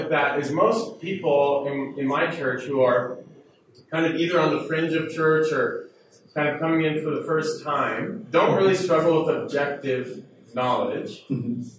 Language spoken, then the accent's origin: English; United States; Because I'm American, I'm just going to thank you first.